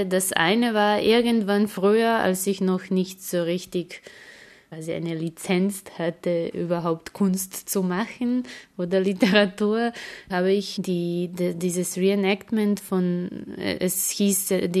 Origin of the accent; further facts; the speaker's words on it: Belgrade, Serbia; das Radio war auch eigentlich sehr wichtig für mich in den 90ern in Belgrad, wo ich aufgewachsen bin